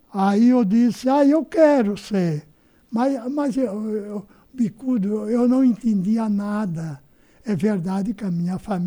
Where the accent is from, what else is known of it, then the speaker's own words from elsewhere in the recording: Laguna, Santa Catarina, Brazil; na comunidade de São Brás, de Ribeirão Pequeno, município de Laguna.